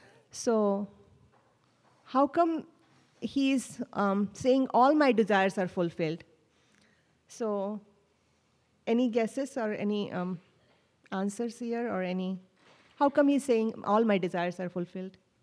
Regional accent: India; When I was growing up in India, a lot of my friends, you know, they went in different directions.

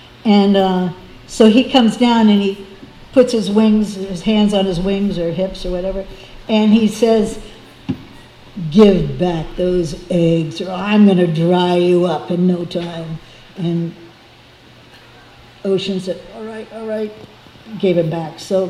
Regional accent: Miami, Florida, United States; I'm born and raised in Miami. My parents are here. I'm from U.S.

